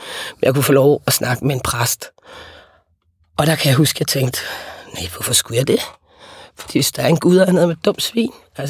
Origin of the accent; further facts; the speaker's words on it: Capital Region of Denmark, Denmark; Jeg er vokset op på Vestegnen